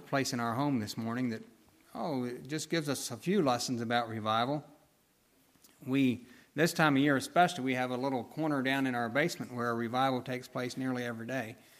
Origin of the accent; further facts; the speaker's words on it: Pennsylvania, United States; now in Harrison, United States; I was from Lancaster County. That's where I was born and raised